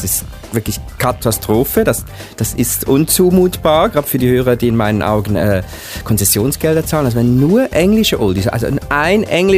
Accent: Uri, Switzerland; now in Lucerne, Switzerland; also ursprünglich komme ich ja aus dem Kanton Uri, ich wohne jetzt in Luzern, aber eigentlich Uri ist wirklich so ein kleiner Bergkanton

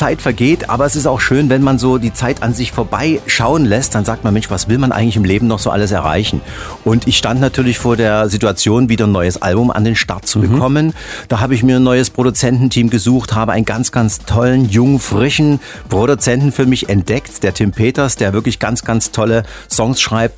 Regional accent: Dresden, Saxony, Germany; aber ansonsten meine Basis ist in Dresden, in meiner Heimat.

